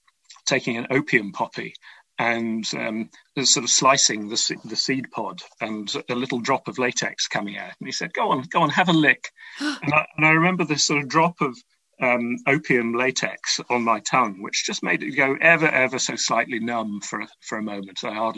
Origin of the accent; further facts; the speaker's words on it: Kew, London, United Kingdom; I grew up living near the Royal Botanic Gardens, Kew